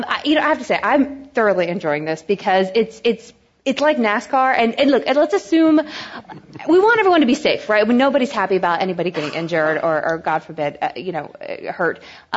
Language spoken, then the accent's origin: English; Georgia, United States; Frankly, I'm from Georgia. I don't know anything about this stuff.